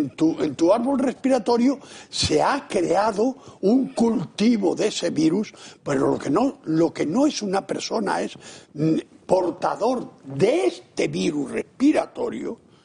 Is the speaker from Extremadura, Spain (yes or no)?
no; Castilla-La Mancha, Spain; Yo que soy de La Mancha, no sabía lo que eran las olas, más que por un juego que llegaba en la feria a mi pueblo